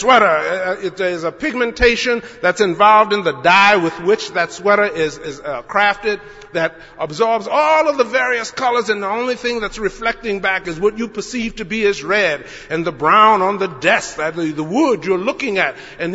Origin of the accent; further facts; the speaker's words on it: Louisiana, United States; I should say that I'm from Louisiana, so the first day of school is always hot.